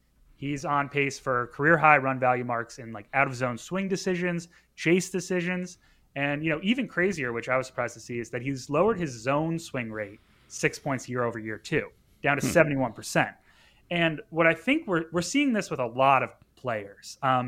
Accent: New England, United States; First of all, just want to say Red Sox are my favorite team. I grew up in New England.

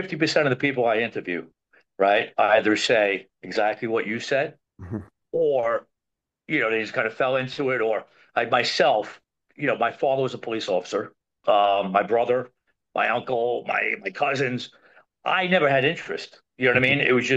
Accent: New York, United States; Listen, I'm being from New York. I know a lot about accents. You know what I mean? Even when I don't think I have one. You know, as soon as I leave New York, people are like, "You're from New York,"

